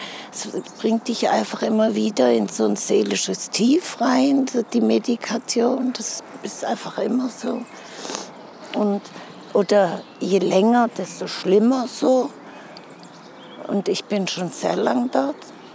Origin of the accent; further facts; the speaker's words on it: Stuttgart, Baden-Württemberg, Germany; born there; ich bin in Stuttgart geboren, habe aber witzigerweise einen italienischen Ausweis und kriege auch keinen deutschen.